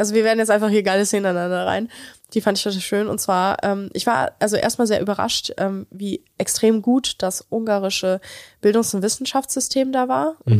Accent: Bavaria, Germany; ich war den großen Teil meiner Kindheit immer in Franken. In so einem absolut kleinen Kaff mit 63 Einwohnern. Es gab da irgendwie so 10 Häuser oder so.

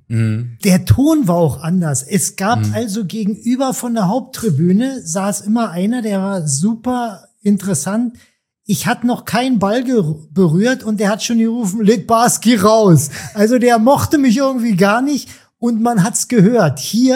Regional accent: Berlin, Germany; born there; Ich bin in West-Berlin geboren, da war die Mauer noch

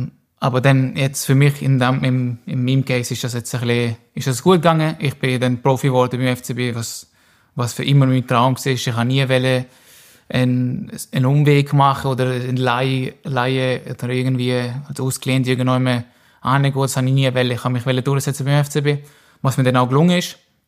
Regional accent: Germany; also born or lived in Switzerland; aber ja, eigentlich bin ich aufgewachsen im Deutschen, ja.

